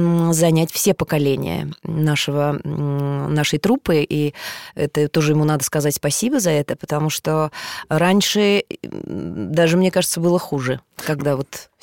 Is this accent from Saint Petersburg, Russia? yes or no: no; Omsk, Omsk Oblast, Russia; accent: Siberian; поскольку я девочка из Омска приехала, естественно, у меня был говор.